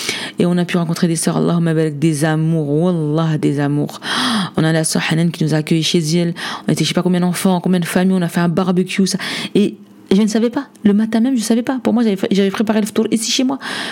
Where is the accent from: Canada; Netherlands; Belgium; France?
France; nous, si on vient tous de France